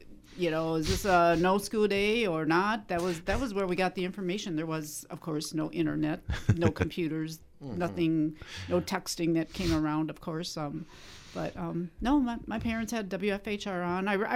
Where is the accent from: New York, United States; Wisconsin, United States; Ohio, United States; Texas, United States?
Wisconsin, United States; Wisconsin Rapids; I am from Wisconsin Rapids.